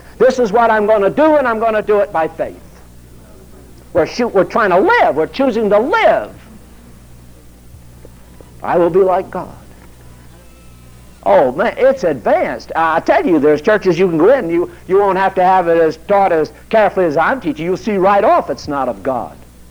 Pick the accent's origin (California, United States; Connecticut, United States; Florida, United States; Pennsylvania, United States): Connecticut, United States; also born or lived in Maine; I'm a Yankee. I was born in Maine, raised in Connecticut.